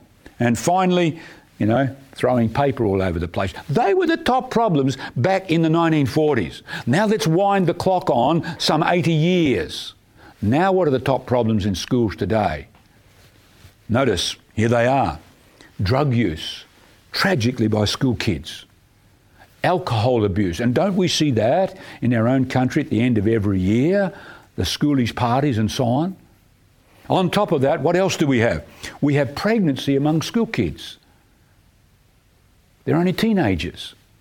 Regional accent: Perth, Western Australia, Australia; when I was a kid growing up in Perth in Western Australia, in summertime we'd go sleep outside because it gets hot in Perth

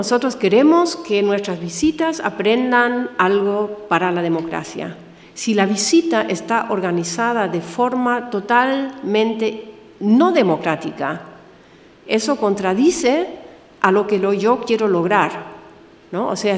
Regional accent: Germany; Spanish is a second language; si yo como alemana blanca privilegiada le digo a un niño que viene de un contexto

